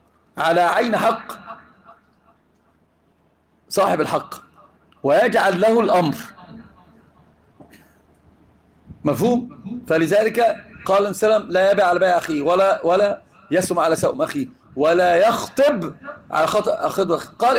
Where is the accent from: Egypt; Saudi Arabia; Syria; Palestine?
Egypt; عندنا في مصر